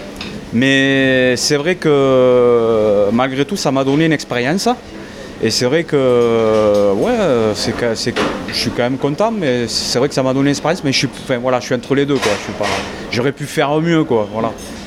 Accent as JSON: {"language": "French", "town": "Grandrieu", "region": "Occitanie", "country": "France", "said": "Je suis du côté de Grand-Rieux."}